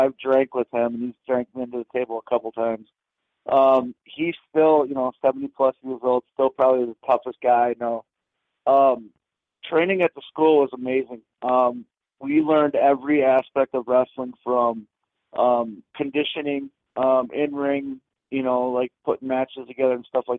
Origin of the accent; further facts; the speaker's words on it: Milwaukee, Wisconsin, United States; So growing up in Milwaukee, we only pretty much had WWF and AWA at our fingertips.